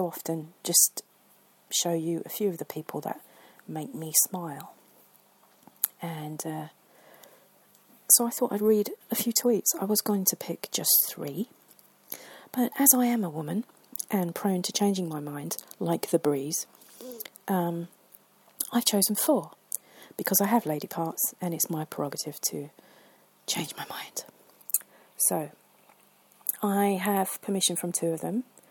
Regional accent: England, United Kingdom; Even I'm English, and I'm new to Pop-Tarts

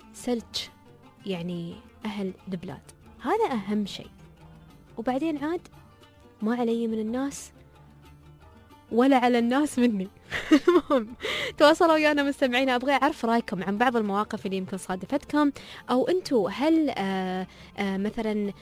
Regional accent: United Arab Emirates; أنا كشابة إماراتية عمري مثلا 29 سنة

